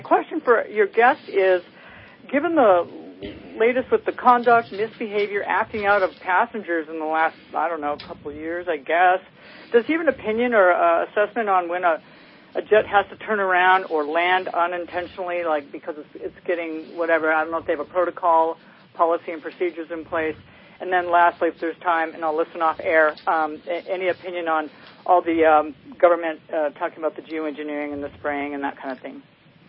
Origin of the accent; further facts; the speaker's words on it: Grand Forks, North Dakota, United States; I grew up in Grand Forks, so I totally understand what this man's talking about.